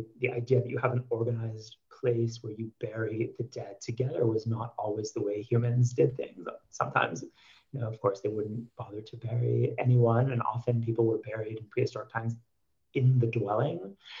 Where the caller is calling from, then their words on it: Jerusalem, Jerusalem District, Israel; I'm speaking from Jerusalem.